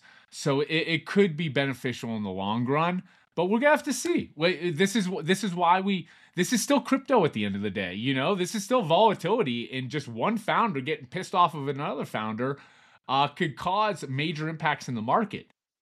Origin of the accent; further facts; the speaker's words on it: Pittsburgh, Pennsylvania, United States; Again, I'm from Pittsburgh.